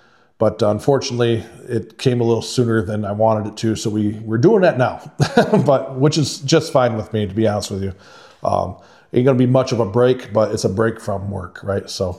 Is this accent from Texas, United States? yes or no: no; Owosso, Michigan, United States; Sunday we went down to my hometown of Owosso, Michigan. That's right, I'm a Trojan.